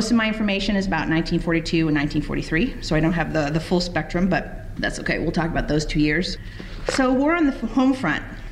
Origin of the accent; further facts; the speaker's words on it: Oregon, United States; now in Chicago, United States; So I got that bug very early growing up in Oregon, helping my dad garden. And I moved to Chicago in 94